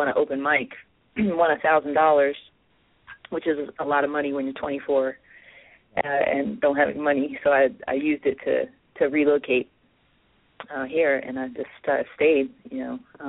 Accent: New Jersey, United States; And I grew up in New Jersey, like I said.

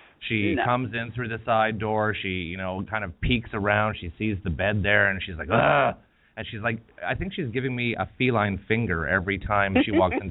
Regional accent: Canada; I'm from Canada. This has been the leckiest winter that I've ever endured here, and it's just the incessant cold.

